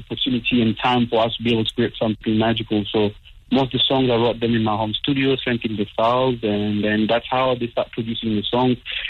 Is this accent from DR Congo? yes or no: yes; DR Congo; I'm from Congo. I grew up in the DRC